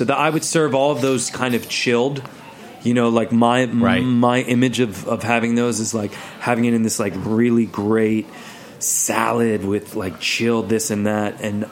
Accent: Philadelphia, Pennsylvania, United States; Well, you know, when I grew up in Philly and we would go to South Jersey near Cape May to go fishing

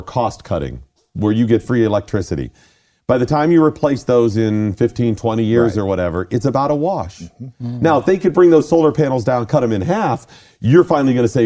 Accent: Ohio, United States; Yeah. I grew up on the Great Lakes. I grew up east of Cleveland. The Cuyahoga River caught fire at one point.

